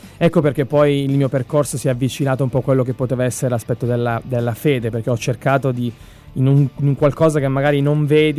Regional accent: Palermo, Sicily, Italy; born there; Siculo sugno. Sono nato a Palermo 30 anni fa, sì.

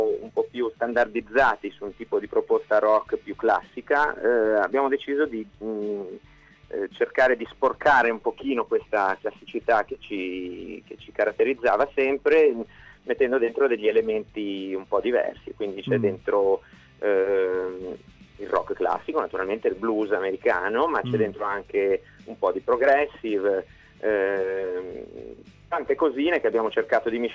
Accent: Genoa, Liguria, Italy; now in Livorno, Italy; io sono genovese ma sono trasferito a Livorno da qualche anno

